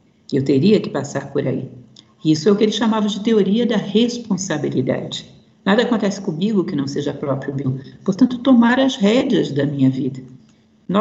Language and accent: Portuguese; Brazil; Eu não acho muito saudável esse complexo de inferioridade que temos como brasileiros, já que tudo aqui é mais grave.